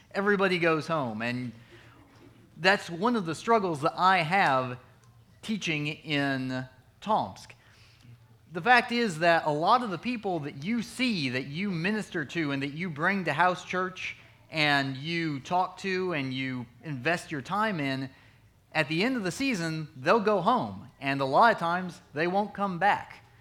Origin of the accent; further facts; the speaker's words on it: Huntsville, United States; I grew up here in Huntsville. I am one of Central's missionaries in Russia